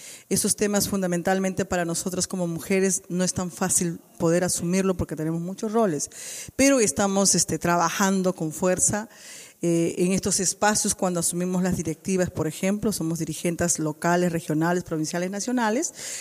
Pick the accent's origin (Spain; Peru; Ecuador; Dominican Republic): Peru; la cual vengo de Perú, de la Federación Nacional de Mujeres Campesinas